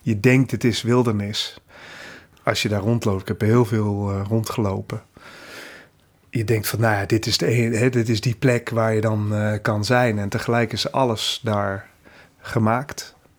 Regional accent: Netherlands; Zeg maar hoe wij als Nederlanders of gewoon als mensen denken dat we dat kunnen beheersen.

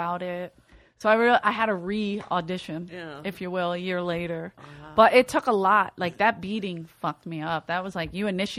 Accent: Philadelphia, Pennsylvania, United States; And I say I'm from Philly, right?

